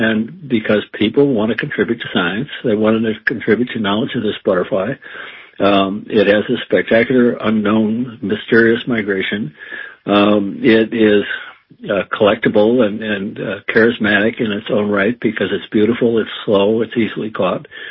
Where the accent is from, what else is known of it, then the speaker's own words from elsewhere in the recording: Minnesota, United States; Well, it's a long story, but I grew up in Minnesota where I had a lot of exposure to monarch butterflies as a kid, and I raised a lot of them